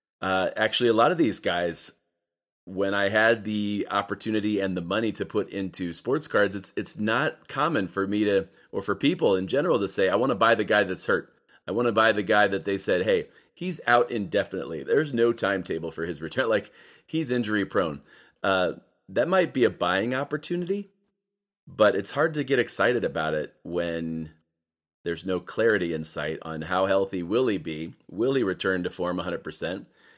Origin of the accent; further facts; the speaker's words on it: Canton, Ohio, United States; In fact, CJ McCollum is from my hometown. Shout out Canton Glen Oak High School.